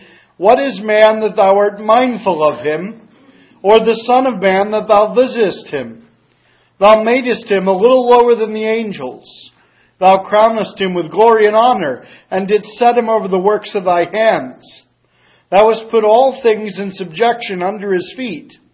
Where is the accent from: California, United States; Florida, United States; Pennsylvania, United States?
Pennsylvania, United States; Reading; as was announced. I'm from Reading, Pennsylvania.